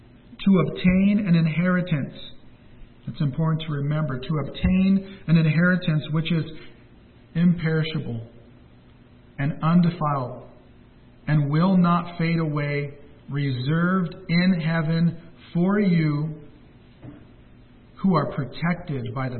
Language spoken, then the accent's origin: English; Anaheim, California, United States; You know, when I was young, I'm from Anaheim.